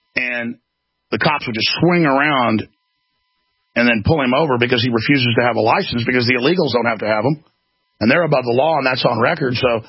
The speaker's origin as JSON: {"language": "English", "region": "Texas", "country": "United States", "said": "And as a man, as a human, as an American, as a Texan, I take that really personal."}